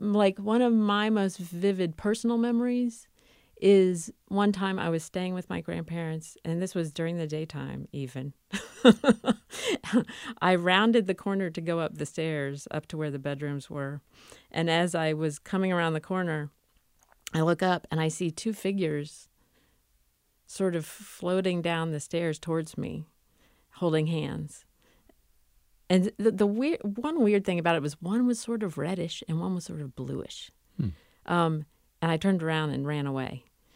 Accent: Goldsboro, North Carolina, United States; also born or lived in Charlotte; I was born in Charlotte. I don't remember living there at all. My first memories are of moving to Goldsboro.

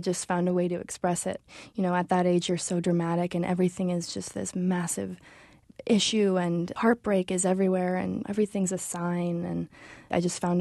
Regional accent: Brunswick, Maine, United States; I come from Brunswick, Maine. I worked for 4 years at an independent DVD rental store called Barton Gregg's in my hometown right on the main street.

